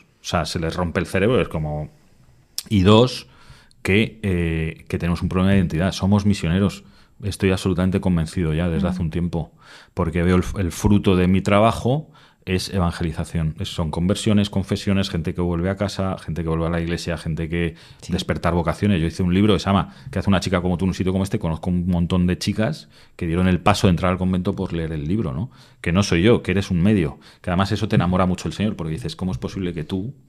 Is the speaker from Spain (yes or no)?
yes; Castile and León, Spain; vete a mi pueblo, que es un pueblo de Ávila, de 1.200 habitantes